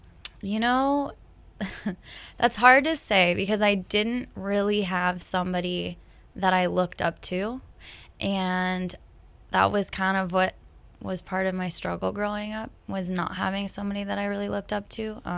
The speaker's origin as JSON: {"language": "English", "town": "Newport Beach", "region": "California", "country": "United States", "tie": "born or raised there", "said": "I grew up in Newport Beach, California, or the OC, as we all like to call it. And it was exactly what you saw on TV. No different. I grew up there."}